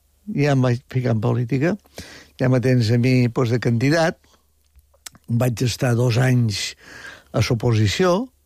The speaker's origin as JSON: {"language": "Catalan", "town": "Olot", "region": "Catalonia", "country": "Spain", "tie": "born there", "moved": "as an adult", "lives_now": "Mallorca, Spain", "said": "jo vaig néixer a Olot"}